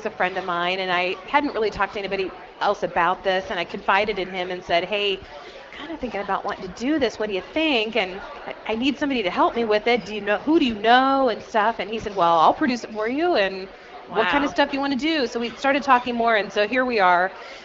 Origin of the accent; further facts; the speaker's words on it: Mount Pleasant, Iowa, United States; my hometown in southeast Iowa, little Mount Pleasant, Iowa, they have a little concert series there